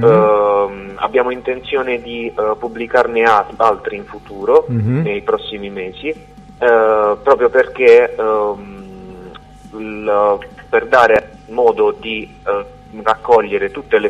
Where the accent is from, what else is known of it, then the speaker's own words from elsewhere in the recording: Apulia, Italy; siamo, proveniamo dalla provincia di Bari, quindi dalla Puglia, da quattro diverse città della Puglia, sempre nella provincia di Bari